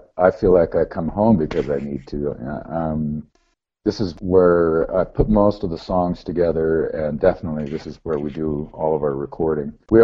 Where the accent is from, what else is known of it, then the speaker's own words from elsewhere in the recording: Montana, United States; moved away as an adult; now in Colorado, United States; I grew up in Montana. I came here to visit some friends and then ended up not going home. So I've been here ever since.